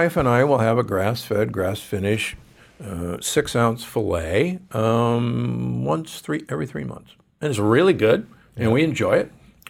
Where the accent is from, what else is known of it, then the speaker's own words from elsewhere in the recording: Omaha, Nebraska, United States; Don't get me wrong. I grew up in Omaha.